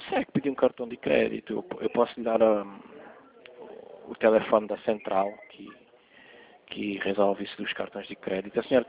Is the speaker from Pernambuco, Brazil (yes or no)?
yes; Recife, Pernambuco, Brazil; É de Recife.